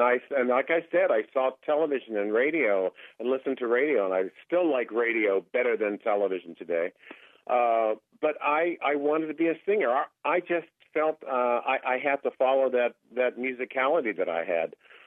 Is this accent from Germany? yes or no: no; Glen Willard, Pennsylvania, United States; growing up outside of Pittsburgh there in a little town called Glen Willard or around Coriopolis and or Moon Township.